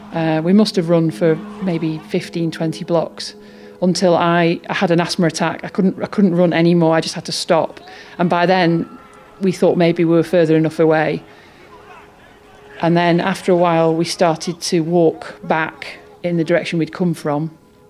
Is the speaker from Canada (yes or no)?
no; United Kingdom; we're new in New York. We're from Britain. We're scared to death. We've just been evacuated.